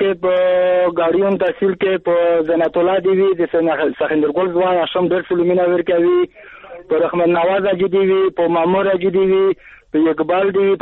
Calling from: Khost, Afghanistan; د خوست ولایت نه یم.

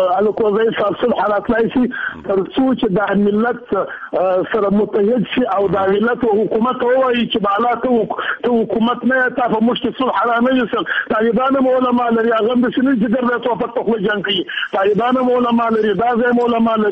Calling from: Kabul, Afghanistan; از کابل صحبت میکنم

